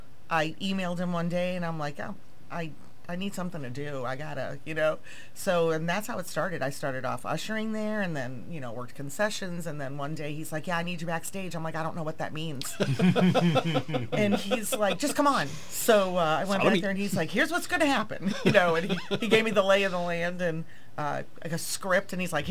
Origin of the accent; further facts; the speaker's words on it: Boston, Massachusetts, United States; also born or lived in Florida; now in Connecticut, United States; So we, my husband and I, moved to Connecticut back in 2011. I'm originally from Boston.